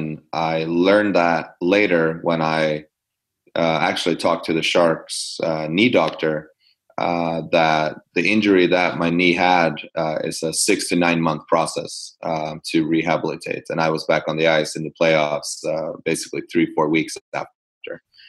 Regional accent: Sweden; English is a second language; Yeah, I was ranked number two in the country growing up in Sweden.

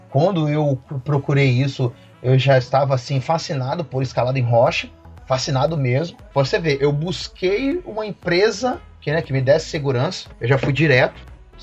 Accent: Manaus, Amazonas, Brazil; now in Espírito Santo, Brazil; Eu vim pra cá, pro Espírito Santo. É, pra quem não sabe, eu sou de Manaus, Amazonas.

